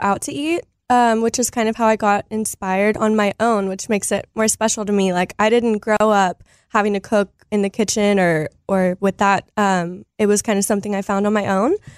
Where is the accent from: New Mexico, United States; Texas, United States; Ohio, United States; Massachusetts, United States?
Texas, United States; I am Texan, born and raised